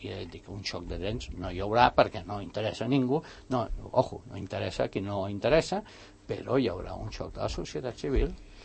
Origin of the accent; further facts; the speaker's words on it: Catalonia, Spain; a mi com a català